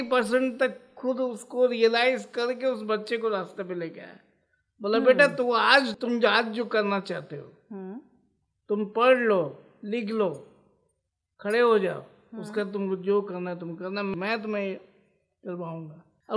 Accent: Dhanbad, Jharkhand, India; मैं एक्चुअली धनबाद का रहने वाला हूँ

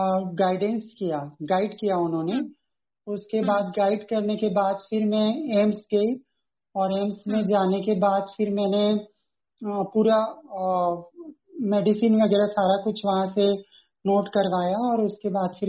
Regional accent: Raipur, Chhattisgarh, India; हाँ, मैं रायपुर से हूँ और

